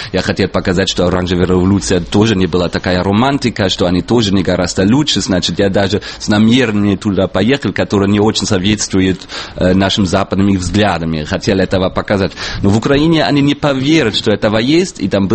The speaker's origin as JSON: {"language": "Russian", "country": "Germany", "second_language": "Russian", "said": "если я как немец, поскольку у меня паспорт немецкого"}